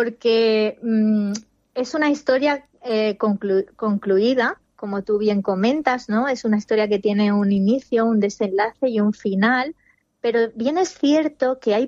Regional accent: Villajoyosa, Valencian Community, Spain; tengo pendiente ambientar alguna novela en la maravillosa ciudad que es Villajoyosa, que es mi ciudad natal. Es una ciudad que huele a chocolate, que tiene más de 300 días de sol al año.

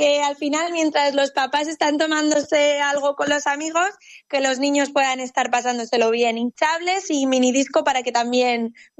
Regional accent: Valencian Community, Spain; como al final somos valencianos y lo que nos gusta es la pólvora

